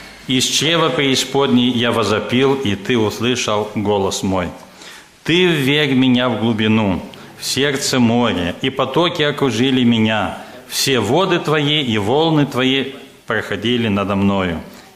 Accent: Moldova; first language Moldovan; Russian is a second language; Я молдаван, родился в Молдавии, жил среди молдаван, учился в молдавской школе, теперь проповедую на русском. Если у меня акцент не совпадает или что-то не точно, простите меня, я мысли по-молдавски перевожу на русском.

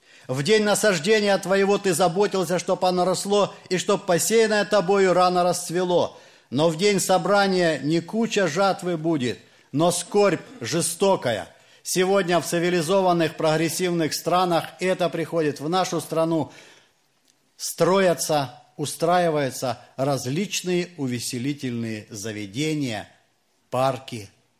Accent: Novoaidar, Luhansk Oblast, Ukraine; Я из Луганской области, совершаю пресвитерское служение, есть такой поселок Новоайдар. Семья 19 детей.

